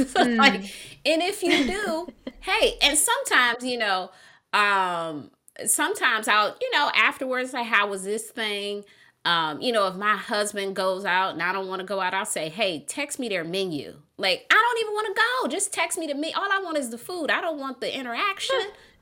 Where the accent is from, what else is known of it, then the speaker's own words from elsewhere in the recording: Detroit, Michigan, United States; I used to live in Detroit and I grew up, born and raised in Detroit, and I had a house there